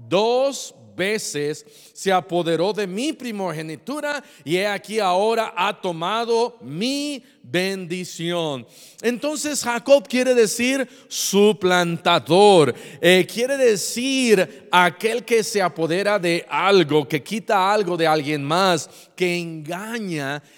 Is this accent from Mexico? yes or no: yes; Mexico; now in United States; En México sí, como mexicanos hay muchos que se llaman